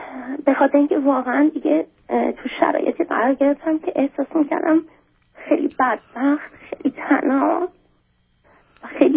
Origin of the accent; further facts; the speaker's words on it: Iran; moved away; تمام خانواده مادری من که باهاشون خیلی نزدیک هستم خارج از ایران به سر می بردن و با کمک اونا من از ایران بیرون اومدم.